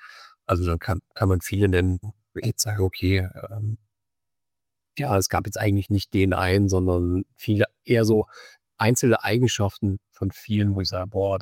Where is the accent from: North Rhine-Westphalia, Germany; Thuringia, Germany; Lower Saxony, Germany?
Thuringia, Germany; Jena; also ich komme aus Jena